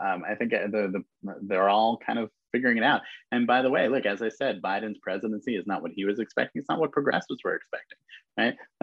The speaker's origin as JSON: {"language": "English", "town": "New York City", "region": "New York", "country": "United States", "tie": "born or raised there", "said": "So I was born and bred in New York City and covered New York politics."}